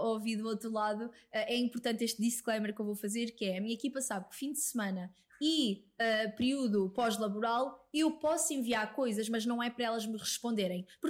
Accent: Coimbra, Portugal; now in Lisbon, Portugal; Quando eu sou de Coimbra, e quando eu vim para Lisboa

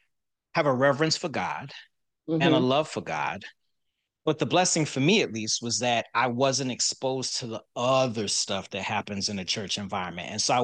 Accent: Boston, Massachusetts, United States; moved away; Grew up in Boston, Massachusetts, Roxbury to be specific, and to be even more specific, the Eggleston Square section of Roxbury.

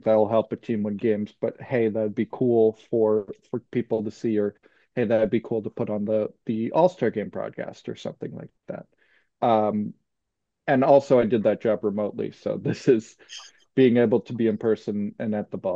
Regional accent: United States; I grew up in the Upper Valley.

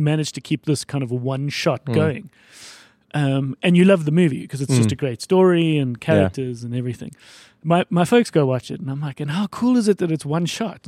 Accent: Johannesburg, Gauteng, South Africa; We grew up here in Joburg, hey?

